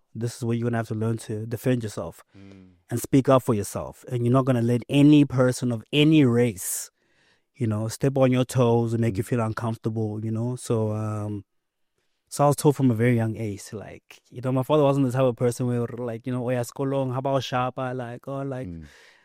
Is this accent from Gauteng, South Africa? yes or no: yes; Kempton Park, Gauteng, South Africa; And growing up in Kempton Park, I grew up in an area called Birch Acres.